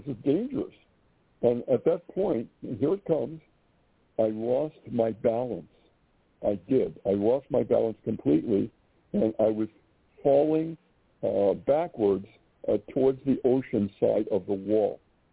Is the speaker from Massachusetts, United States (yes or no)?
yes; Springfield, Massachusetts, United States; I'm from Springfield, Massachusetts, so Cape Cod was a place where we might go on vacation.